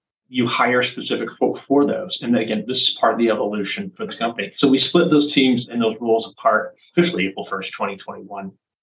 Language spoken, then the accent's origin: English; Ontario, Canada; moved away as an adult; now in Framingham, United States; I'm originally from Canada, about 5.5 years into my CA career. I transferred to Massachusetts from outside of Toronto in Canada